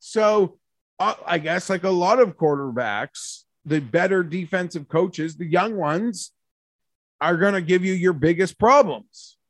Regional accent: Canada; For perspective, understand I'm a Canadian who works in Celsius

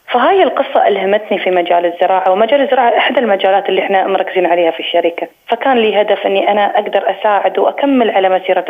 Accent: United Arab Emirates; من الإمارات، وهذه قصتي.

